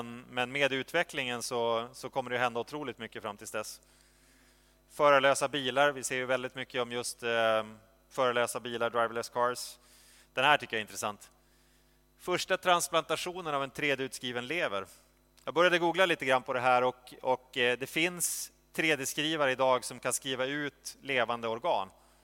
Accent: Piteå, Norrbotten County, Sweden; jag växte upp i Piteå, vi hade inga trafikljus, men var vi inte fler än 50 000 i staden heller.

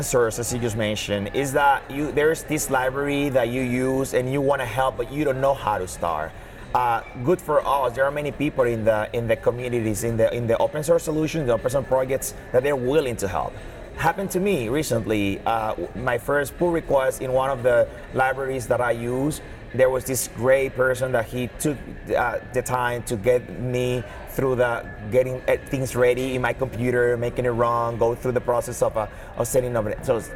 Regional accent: Dominican Republic; English is a second language; I am from Dominican Republic. I speak we're very well Spanish

